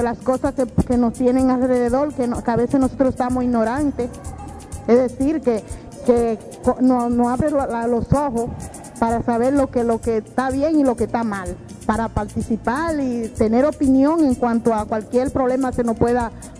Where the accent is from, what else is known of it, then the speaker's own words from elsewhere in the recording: Boca Chica, Santo Domingo, Dominican Republic; Soy nativa de aquí de Boca Chica, criada y nacida.